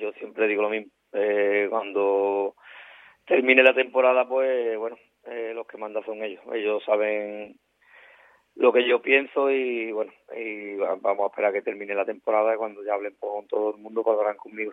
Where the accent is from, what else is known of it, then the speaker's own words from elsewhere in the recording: Écija, Andalusia, Spain; Y para los que somos de aquí de Ecija, somos ecijanos y lo hemos mamado esto de pequeño